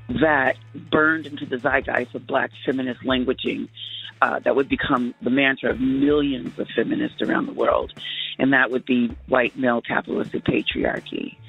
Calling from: Seattle, Washington, United States; I am calling from Seattle, Washington.

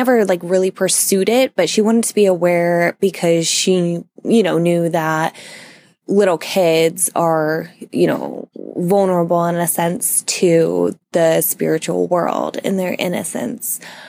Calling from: Florida, United States; I'm calling from Central Florida.

